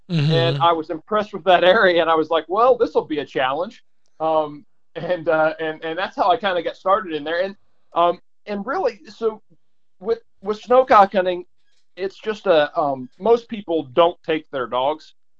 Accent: Ohio, United States; A number of years back, I moved back to Ohio to be closer to my family. And so we're in Northeast Ohio, not really the center of upland game birds, but it's the center of where I grew up.

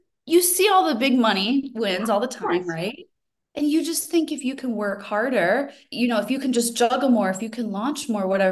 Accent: United States; now in Sydney, Australia; Yes, it is bright and early here in Sydney, but as you can probably hear, I am American.

